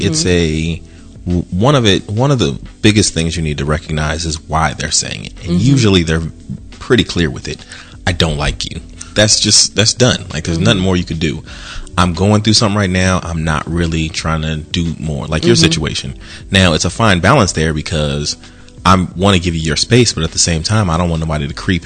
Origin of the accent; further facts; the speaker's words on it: California, United States; I'm from Cali.